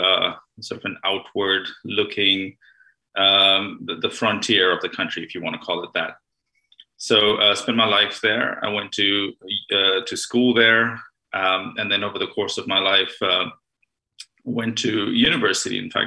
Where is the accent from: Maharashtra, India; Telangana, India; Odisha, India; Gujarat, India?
Maharashtra, India; Mumbai; born there; So I was born in India, in Mumbai, or Bombay, as it says on my birth certificate. I spent a fair bit of my life in India.